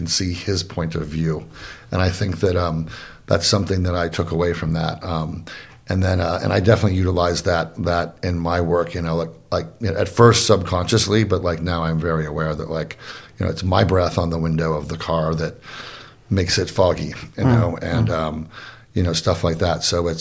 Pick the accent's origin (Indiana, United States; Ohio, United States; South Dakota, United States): Ohio, United States; Kent; I grew up in Kent, Ohio. It's a small college town in northeastern Ohio, kind of in the middle of the suburbs.